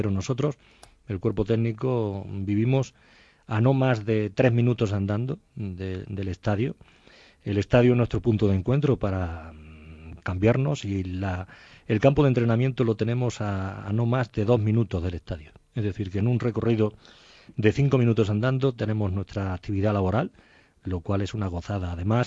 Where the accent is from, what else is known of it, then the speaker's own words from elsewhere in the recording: Jaén, Andalusia, Spain; un poco de aceite de mi tierra para darle